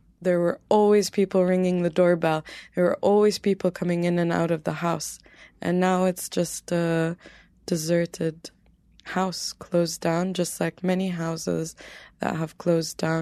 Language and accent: English; Saudi Arabia; I grew up in Saudi Arabia, but I've always identified as being from Aleppo.